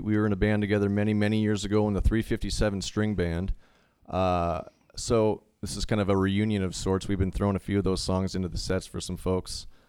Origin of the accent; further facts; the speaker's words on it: New London, Wisconsin, United States; now in Milwaukee, United States; I'm originally from New London, Wisconsin, which is kind of the center of the state or northeast a little bit.